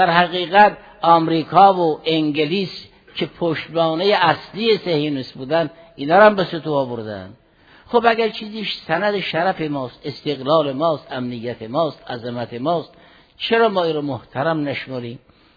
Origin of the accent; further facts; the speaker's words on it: Iran; در این حال که ما ایرانی هستیم، ایران برای ما خیلی عزیز است